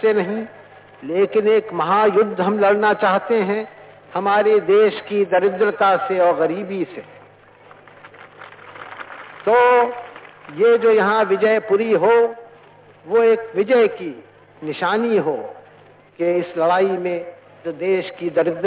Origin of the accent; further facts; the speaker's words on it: Uttar Pradesh, India; इसलिए नहीं कि मैं उत्तर प्रदेश से आया और आप हैदराबाद या आंध्र से आए